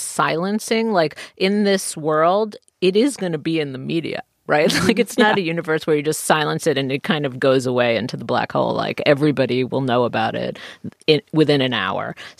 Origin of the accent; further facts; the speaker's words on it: Queens, New York, United States; because I grew up in Queens, I know all about bobcats, you know?